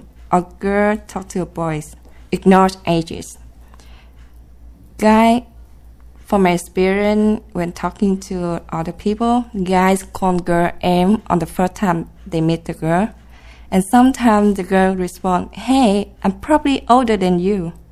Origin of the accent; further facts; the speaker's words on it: Vietnam; from Vietnam.